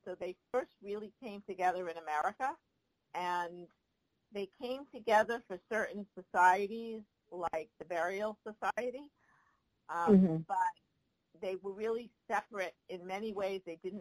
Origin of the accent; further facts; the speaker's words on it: Brooklyn, New York, United States; So I grew up in Brooklyn Syrian Jewish community. Both my parents were Syrian Jews. Their parents, so my parents were first generation, I'm second generation.